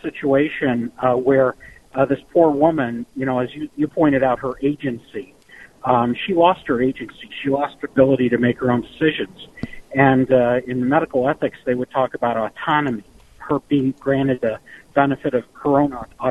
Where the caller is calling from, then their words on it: Chicago, Illinois, United States; I'm actually driving from Chicago to the Elevate conference, so I'm listening to you on the app.